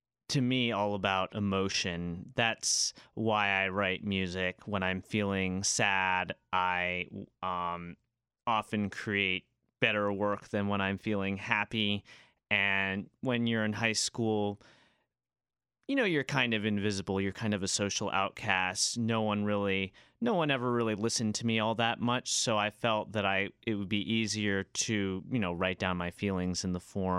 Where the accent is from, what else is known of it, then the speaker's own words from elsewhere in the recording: Maryland, United States; also born or lived in Indiana; I'm actually from Maryland, but I lived in Indiana for about 3 years.